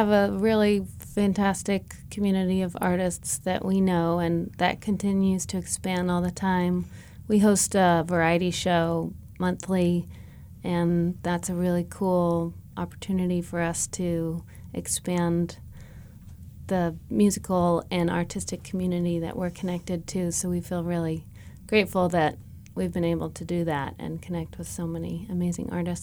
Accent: California, United States; Well, we grew up in the East Bay, so we just love being in the East Bay

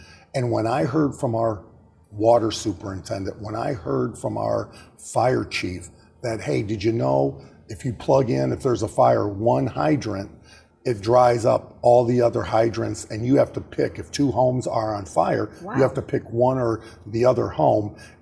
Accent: LaPorte, United States; When I grew up in LaPorte had a pride about where they lived.

